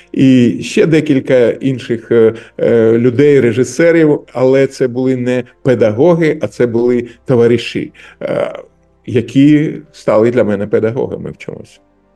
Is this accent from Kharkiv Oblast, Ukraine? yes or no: yes; Kharkiv, Kharkiv Oblast, Ukraine; Це Харків, це Салтівка, яка зараз всім відома